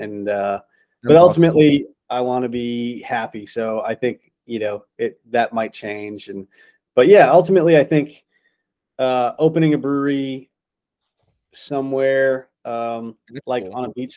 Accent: Massachusetts, United States; Well, I'm from Massachusetts, so if I was...

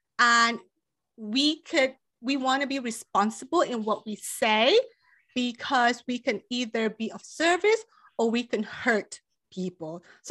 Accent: Malaysia; now in United States; because growing up in Malaysia, football is soccer.

